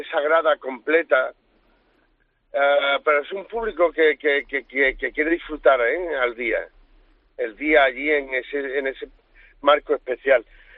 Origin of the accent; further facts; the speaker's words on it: Andalusia, Spain; mi aportación como andaluz